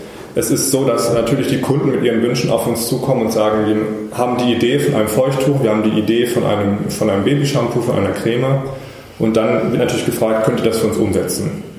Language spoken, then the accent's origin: German; North Rhine-Westphalia, Germany; Ich komme aus dem Ruhrgebiet. Meine Freundin ist dann nach Bonn gezogen fürs Studium. Und dann bin ich natürlich mitgezogen